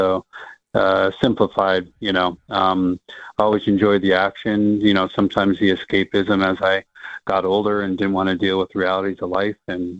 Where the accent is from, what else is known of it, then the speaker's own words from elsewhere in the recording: Arizona, United States; And I grew up out west in Arizona, but I went to Del Mar.